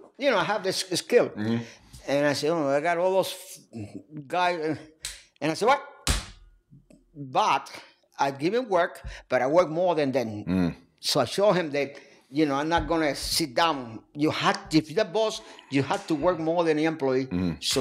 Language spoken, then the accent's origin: English; Puerto Rico; English is a second language; I come from Puerto Rico.